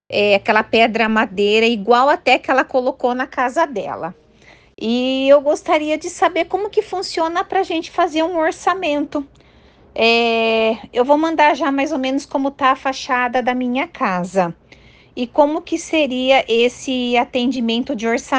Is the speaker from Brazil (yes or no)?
yes; Indaiatuba, São Paulo, Brazil; Na verdade, eu sou de Indaiatuba, eu tenho uma empresa aqui em Salto, estou construindo em Salto.